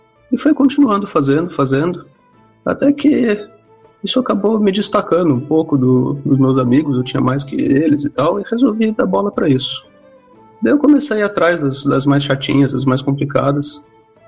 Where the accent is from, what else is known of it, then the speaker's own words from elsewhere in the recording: Campinas, São Paulo, Brazil; eu tenho 28 anos e sou de Campinas, São Paulo.